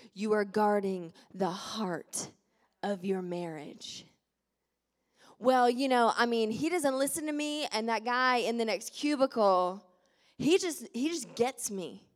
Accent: Southern United States, United States; I was raised in the South, and we're taught this lie as Southern women.

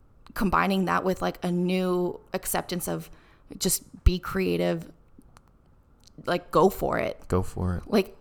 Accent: United States; You know, obviously we're from America

